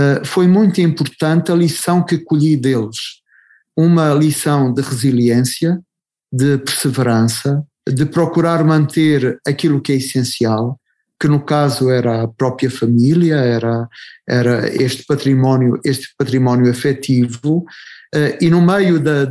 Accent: Angola; já vinha germinando desde a minha infância em Angola

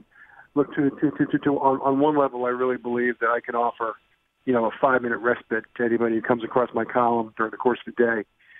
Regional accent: New York, United States; our hero for a lot of us who played basketball growing up on Long Island was Matt Doherty.

